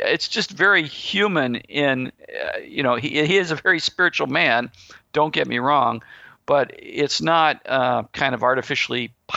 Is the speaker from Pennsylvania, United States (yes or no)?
no; St. Louis, Missouri, United States; also born or lived in San Diego; now in Bay Area, United States; We're from St. Louis. We moved to San Diego. We had the Padres.